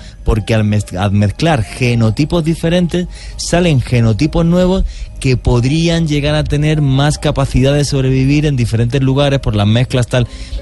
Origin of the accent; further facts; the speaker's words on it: Spain; A mí, porque yo soy español, ¿no?